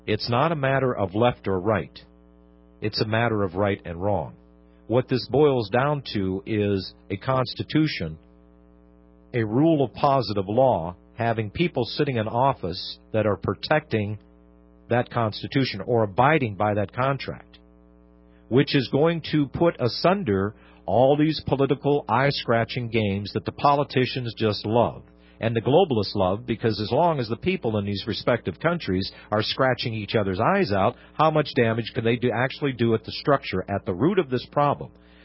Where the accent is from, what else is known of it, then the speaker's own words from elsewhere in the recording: United States; You're an American, and I'm talking to you. I'm an American.